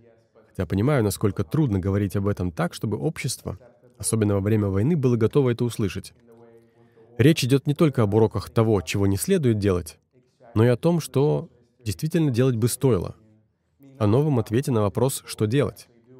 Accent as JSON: {"language": "Russian", "country": "Ukraine", "tie": "born or raised there", "said": "Да, я вырос в Украине, но родился через 14 лет после распада Советского Союза"}